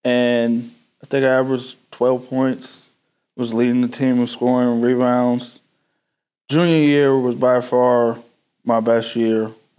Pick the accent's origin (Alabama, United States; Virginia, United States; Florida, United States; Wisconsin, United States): Virginia, United States; So me breaking my hand 8 hours from, I'm from Virginia, so 8 hours from, like, my support really was tough.